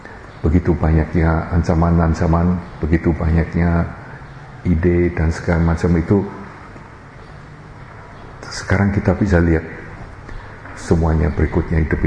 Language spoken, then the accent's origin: Indonesian; Indonesia; born there; saya yang dilahirkan di Indonesia ya, waktu ke Australia